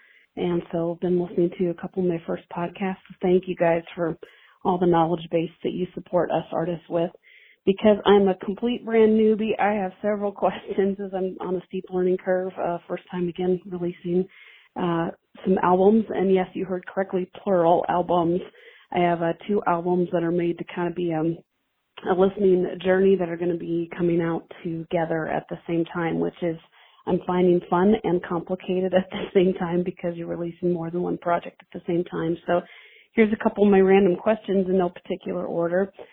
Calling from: Montana, United States; I am calling from Montana.

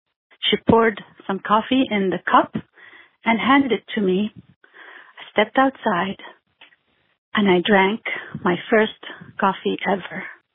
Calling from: Aleppo, Aleppo Governorate, Syria; I'm calling you from Toronto in Canada.

